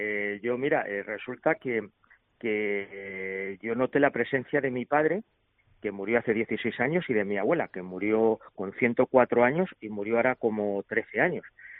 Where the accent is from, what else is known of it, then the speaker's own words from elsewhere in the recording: Spain; porque yo, como español, yo no llamo al médico.